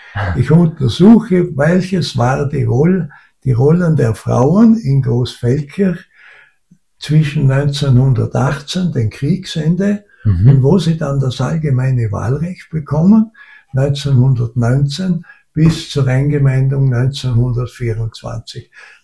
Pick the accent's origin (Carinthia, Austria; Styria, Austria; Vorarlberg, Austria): Vorarlberg, Austria; Weil ich bin in erster Linie ein Europäer, dann bin ich ein Vorarlberger und dann bin ich ein Österreicher.